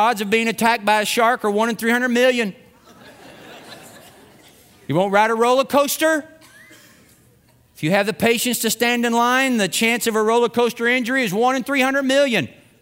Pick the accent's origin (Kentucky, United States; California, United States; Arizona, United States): Kentucky, United States; Germantown; You see, I'm from Germantown, Kentucky. Population less than 200.